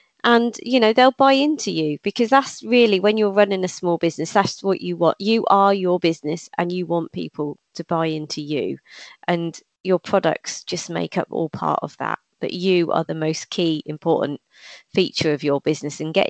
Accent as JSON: {"language": "English", "region": "East of England", "country": "United Kingdom", "accent": "Norfolk", "said": "I got used to hearing my Norfolk accent, which still at times makes me cringe now and again when something comes out that sounds so Norfolk."}